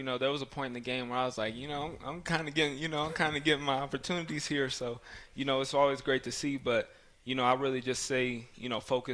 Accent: Colorado, United States; So I definitely enjoy and love the fact that I'm from Colorado.

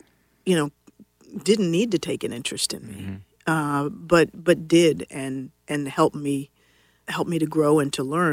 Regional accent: Washington, District of Columbia, United States; I grew up here in Washington, D.C., and my parents were determined that my brother and I really face the world in which we are living.

